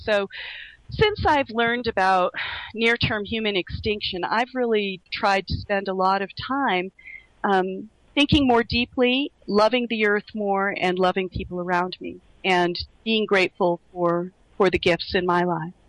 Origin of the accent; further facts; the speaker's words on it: Laos; moved away; And I grew up overseas. I grew up in Southeast Asia during the Vietnam War. I grew up in Laos. And went to an American school in Laos.